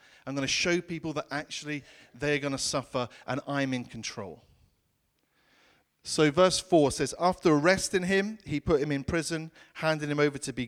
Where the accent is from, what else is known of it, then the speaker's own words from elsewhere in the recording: United Kingdom; Okay, I know we're British and we struggle, and some of us maybe aren't British, and we can do that more easily.